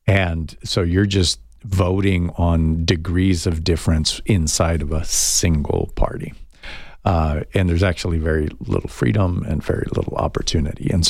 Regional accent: United States; But growing up in the United States, one of the things that I noticed is that there's no limits to the opportunities that I could take advantage of.

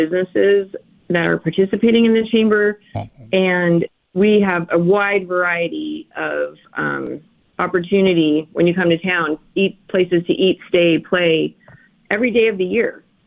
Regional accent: Tombstone, Arizona, United States; My father brought his family to join my mom's family, and I grew up in Tombstone, and I came back to Tombstone to raise my family.

